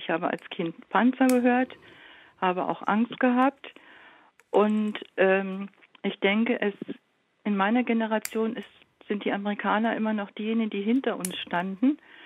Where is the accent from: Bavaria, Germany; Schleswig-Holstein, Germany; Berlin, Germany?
Berlin, Germany; Ich bin in West-Berlin aufgewachsen. Meine Jugend, meine Kindheit, auch mein junges Erwachsenenleben habe ich dort verbracht, vor dem Mauerfall.